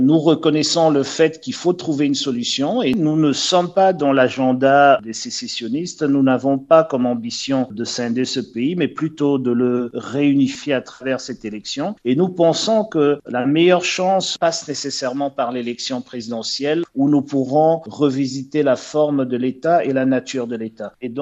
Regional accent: Cameroon; Je suis camerounais, j'ai un passeport camerounais. Le fait que ma mère est suisse ne fait pas de moi un suisse parce que j'ai encore le droit de choisir la nationalité qui est la mienne. Donc j'ai fait mon choix, le choix c'est le Cameroun. J'ai décidé d'être camerounais

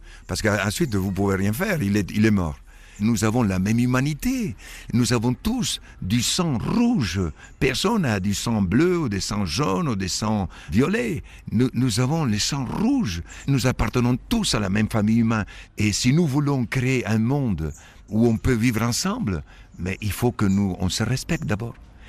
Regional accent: Madagascar; moved away; Oui, en 1972, quand j'ai quitté Madagascar, j'ai découvert un peuple pauvre mais digne.

